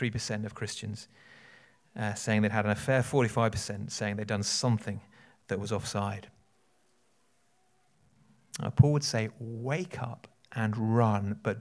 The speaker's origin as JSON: {"language": "English", "region": "South West England", "country": "United Kingdom", "tie": "born or raised there", "said": "I grew up in Dorset and there were various cliff paths you could walk on."}